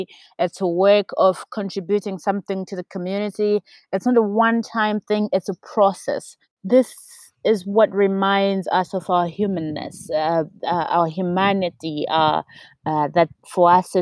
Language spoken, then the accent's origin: English; Zimbabwe; I am from Zimbabwe, and I live and work here in Zimbabwe.